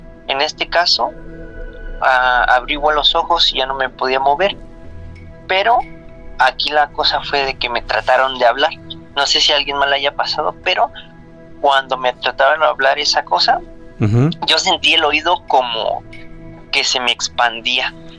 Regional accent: Guanajuato, Mexico; pues yo soy de Guanajuato, soy uh-huh. nacido en Guanajuato.

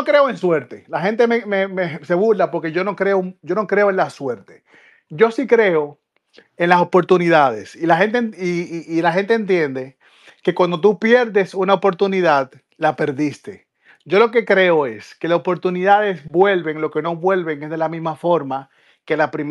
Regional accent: Villa Consuelo, Distrito Nacional, Dominican Republic; Yo viví en Villa Consuelo mis 20 completos. en un cuartico en Villa Consuelo.

